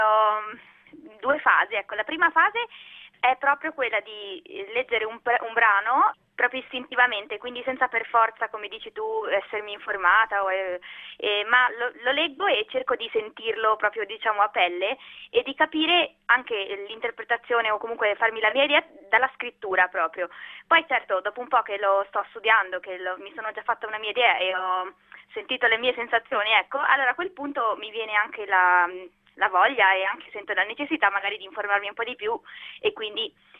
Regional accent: Angera, Lombardy, Italy; born there; Io sono nata ad Angera, in provincia di Varese, e ho studiato poi al Conservatorio Puccini di Gallarate, dove poi mi sono diplomata.

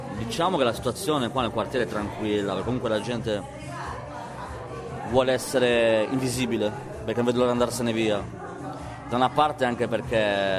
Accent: Milan, Lombardy, Italy; sono arrivati qua intorno a fine degli anni 70, sono trasferiti a Milano, tuttora vivono a Milano, io sono nato qua, mia sorella pure

